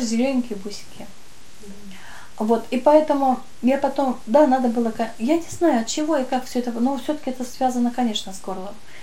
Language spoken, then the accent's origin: Russian; Ural, Russia; Малахитовый курь, я с Урала.